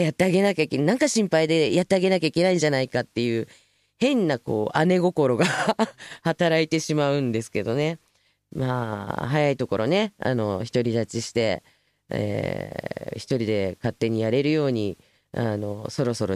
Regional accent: Tokyo, Japan; 私は東京までの東京育ちなんで

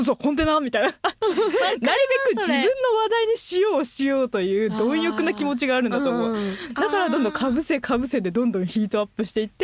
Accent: Kansai, Japan; now in Tokyo, Japan; 東京でずっと東京の友達と喋ってる時と、うん、地元に帰って喋る友達との話って、うん、全然テンポ感が違くて、めっちゃめちゃ早いんですよね、関西の人って。

